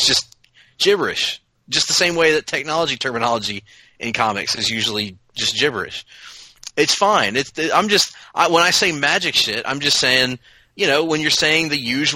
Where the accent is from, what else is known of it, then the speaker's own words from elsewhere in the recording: the South, United States; That's true. We are from the South.